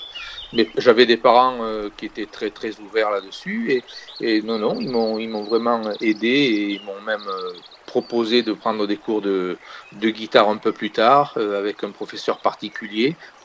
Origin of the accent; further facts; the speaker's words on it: Avignon, Provence-Alpes-Côte d'Azur, France; En quelques mots, bon oui, je suis d'Avignon. J'ai 57 ans.